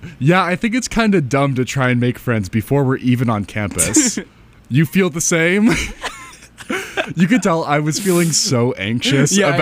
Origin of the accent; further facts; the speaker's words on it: Cornwall, Vermont, United States; Yes. I'm from Cornwall, Vermont.